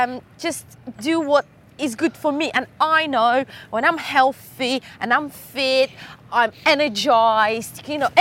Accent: South East England, United Kingdom; now in London, United Kingdom; Well, I moved from Hampshire to London.

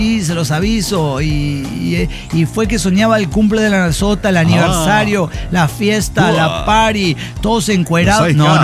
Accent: Don Benito, Extremadura, Spain; yo soy de Don Benito, póngale. España

